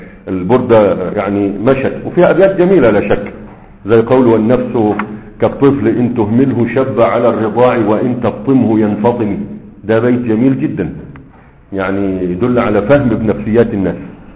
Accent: Egypt; هرب راح عندنا في مصر في بوصير

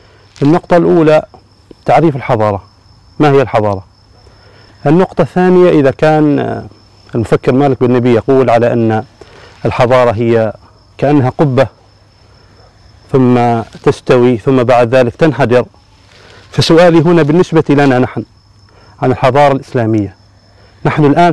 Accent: Oman; فنجد مثلا طائفة بعض الدول حتى كان عندنا في عمان لا يدخل المساجد للشياب

